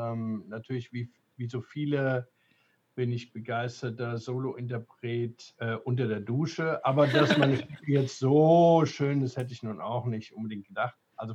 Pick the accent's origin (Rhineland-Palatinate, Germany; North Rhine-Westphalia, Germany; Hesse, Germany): Rhineland-Palatinate, Germany; Wissen; Ich komme aus einem beschaulichen kleinen Ort namens Wissen an der Sieg.